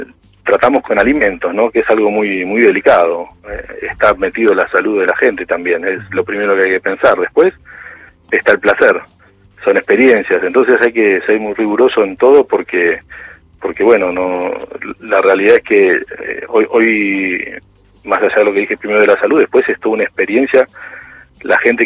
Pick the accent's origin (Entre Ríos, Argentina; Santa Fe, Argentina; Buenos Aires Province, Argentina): Buenos Aires Province, Argentina; Carapachay; En Buenos Aires, sí, yo soy de Buenos Aires. Bien. Yo soy de Carapachay, de Vicente López.